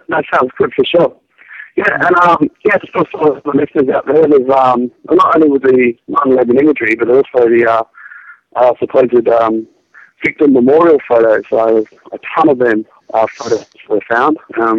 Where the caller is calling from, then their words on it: Australia; I'm calling from Australia on my lunch break at work.